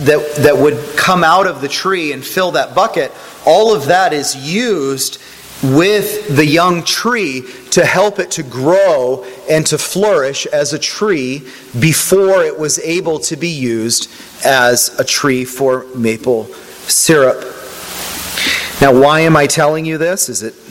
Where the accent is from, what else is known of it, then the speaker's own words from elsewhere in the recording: Pennsylvania, United States; I grew up in Northwest Pennsylvania. Northwest Pennsylvania gets pretty good winters, a little different than here.